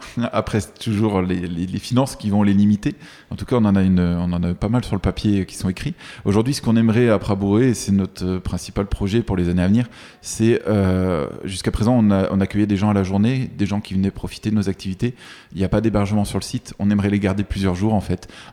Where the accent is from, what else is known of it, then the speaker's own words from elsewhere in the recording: Saint-Étienne, Auvergne-Rhône-Alpes, France; born there; je suis né à Saint-Étienne. J'ai des attaches sur le département de la Loire, sur les monts du Forêt aussi.